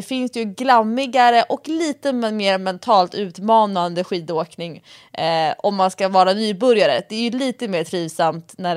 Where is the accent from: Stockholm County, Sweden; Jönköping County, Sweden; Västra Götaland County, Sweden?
Stockholm County, Sweden; Stockholm; Vi har ju åkt mycket i svenska fjällen eftersom som stockholmare så är det ju enkelt att komma upp med bil.